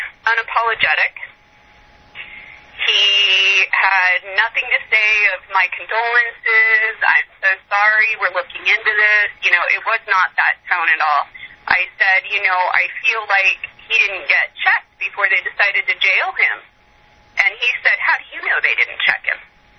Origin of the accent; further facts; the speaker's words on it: San Jose, California, United States; I grew up in San Jose.